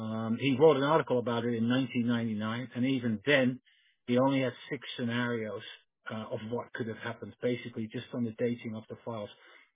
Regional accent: Netherlands; now in United Kingdom; No, exactly. I'm Dutch. So there you go.

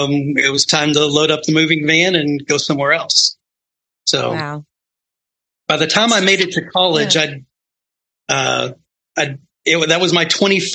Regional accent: Texas, United States; Generally, my answer to that is, I'm from kind of all over Texas, really.

